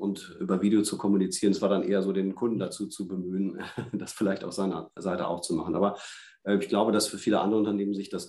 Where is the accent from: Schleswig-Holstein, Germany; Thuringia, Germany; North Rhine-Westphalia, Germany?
North Rhine-Westphalia, Germany; Und ich bin Ostwestfale und das ist nochmal schlimmer.